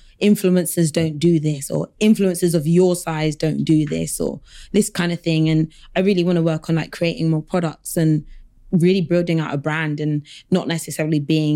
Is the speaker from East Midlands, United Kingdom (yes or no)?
no; London, United Kingdom; I'm from South London.